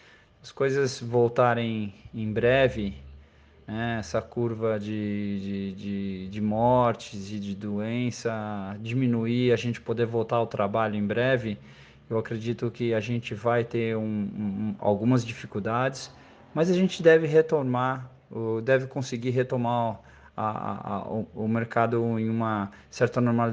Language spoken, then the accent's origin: Portuguese; Brazil; Mas, como um bom brasileiro, a gente não desiste nunca, né?